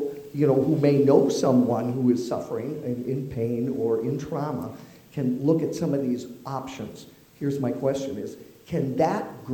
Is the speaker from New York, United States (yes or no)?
no; Jaffrey, New Hampshire, United States; I'm from the Monadnock region, specifically Jaffrey.